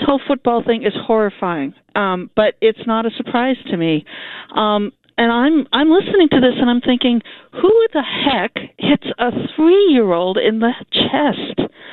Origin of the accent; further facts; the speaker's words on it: Boston, Massachusetts, United States; Yeah, well, I'm from Boston. I listen every day.